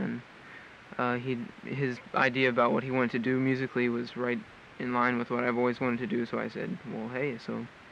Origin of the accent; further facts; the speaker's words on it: Rockville, Maryland, United States; I come from Rockville, Maryland. It's right outside the Beltway.